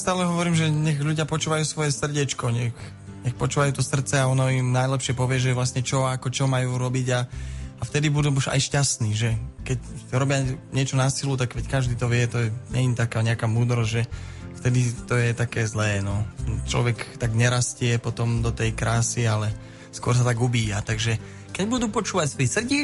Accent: Czechia; ja ako Čech milujem proste

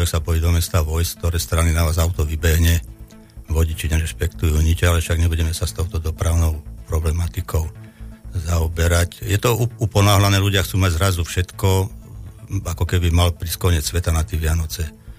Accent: Žilina, Žilina Region, Slovakia; tak som Žilinčan

